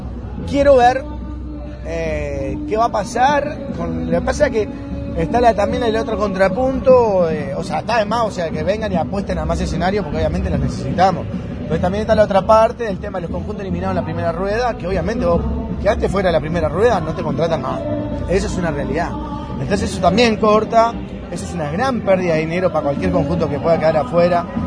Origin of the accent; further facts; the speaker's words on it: Colón, Montevideo, Uruguay; yo soy de Colón